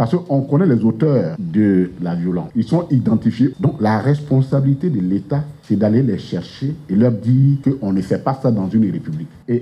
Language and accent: French; Côte d’Ivoire; Mais notre droit aussi, en tant qu'Ivoirien, c'est d'aller là où on veut.